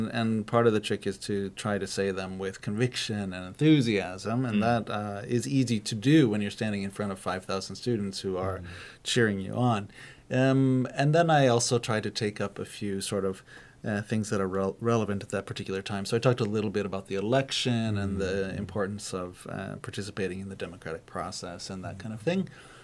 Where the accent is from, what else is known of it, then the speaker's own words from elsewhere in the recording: United States; now in Tromsø, Norway; I'm treated as a foreigner, and in part that's because I come from the States.